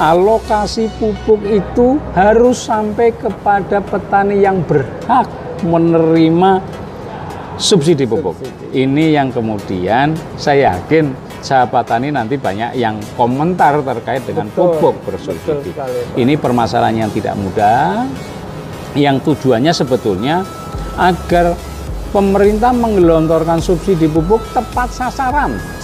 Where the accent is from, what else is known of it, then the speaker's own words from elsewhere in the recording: Cilacap, Central Java, Indonesia; Saya lahir, besar, bekerja di Cilacap.